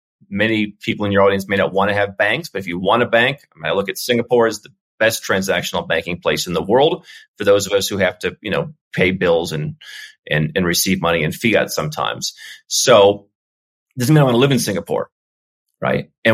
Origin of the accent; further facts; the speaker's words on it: United States; I come from the United States. I gave up U.S. citizenship.